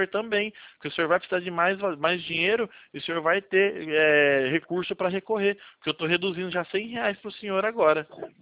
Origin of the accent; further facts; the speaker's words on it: Jundiaí, São Paulo, Brazil; sou da região de Jundiaí.